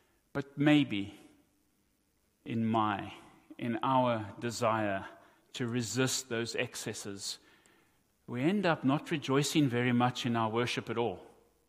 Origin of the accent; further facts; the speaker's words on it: South Africa; accent: South African; Now, my South African accent doesn't help you here.